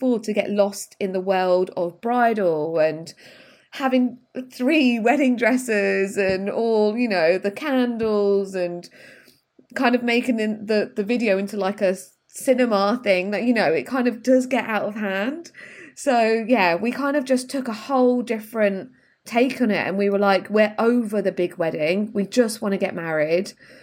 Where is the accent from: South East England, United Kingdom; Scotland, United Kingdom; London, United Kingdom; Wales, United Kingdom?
London, United Kingdom; I'm a stylist from London.